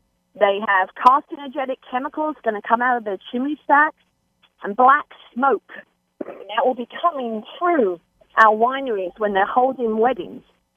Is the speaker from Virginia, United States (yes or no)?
yes; Bluemont, Virginia, United States; I'm actually from Loudoun County, Bluemont in Loudoun County, Northern Virginia.